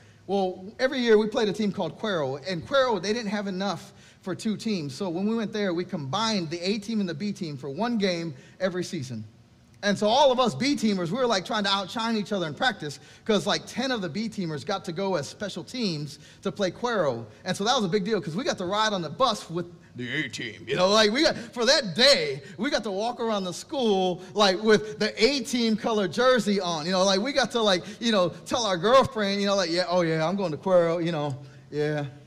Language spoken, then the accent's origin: English; Texas, United States; I grew up in Texas. My illustrious football career started in the eighth grade, and it ended in the eighth grade, too.